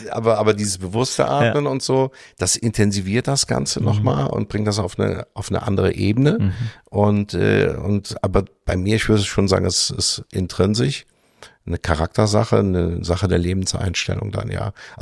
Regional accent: Gerolstein, Rhineland-Palatinate, Germany; ich komme aus Gerolstein

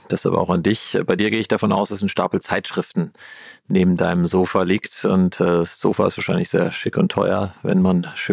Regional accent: Wiesbaden, Hesse, Germany; Ich komme aus Wiesbaden.

